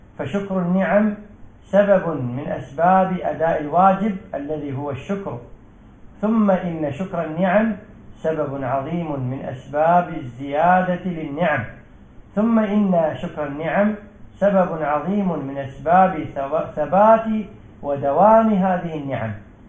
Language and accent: Arabic; United Arab Emirates; على بلدنا الإمارات خاصة وعلى سائر البلاد